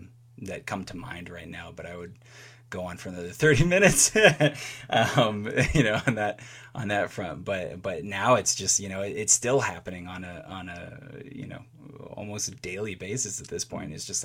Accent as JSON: {"language": "English", "town": "Bowie", "region": "Maryland", "country": "United States", "tie": "born or raised there", "said": "I grew up in Bowie, Maryland, and there was the PG County Library there."}